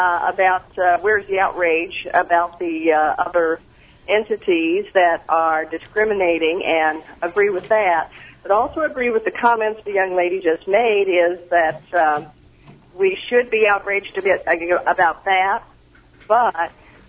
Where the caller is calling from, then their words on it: Kansas City, United States; I'm calling from Kansas City.